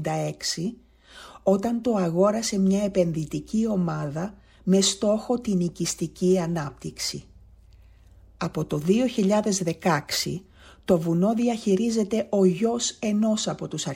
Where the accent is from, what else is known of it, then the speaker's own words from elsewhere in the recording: Famagusta, Famagusta District, Cyprus; τώρα που μεγάλωσα, τώρα που μπήκα στην τρίτη ηλικία, δεν κάνω τίποτα άλλο από το να μιλάω για την πόλη μου, την Αμόχωστο στην Κύπρο.